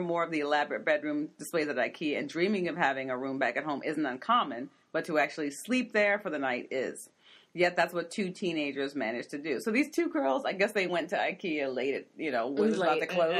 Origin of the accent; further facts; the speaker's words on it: the South, United States; I'm from technically from the South. It's hot enough where I'm from.